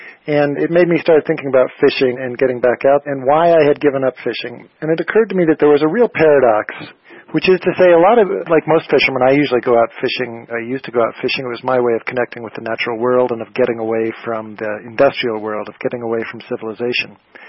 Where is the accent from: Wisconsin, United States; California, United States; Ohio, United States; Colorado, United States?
Colorado, United States; I grew up fishing in Colorado, and I sort of dropped out of it after a while